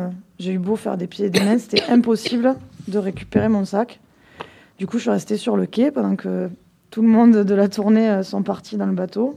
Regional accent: France; nous, on croit toujours que tout le monde doit être comme nous, parce qu'on est français.

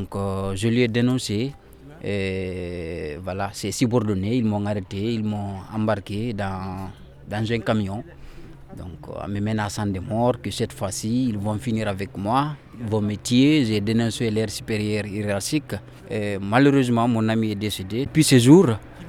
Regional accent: Guinea; moved away as an adult; now in France; Je suis de la nationalité guinéenne.

